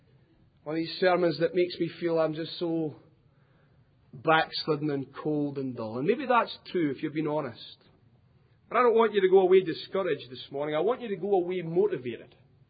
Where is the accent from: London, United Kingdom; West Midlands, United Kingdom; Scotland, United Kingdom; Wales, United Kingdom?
Scotland, United Kingdom; being a Scotsman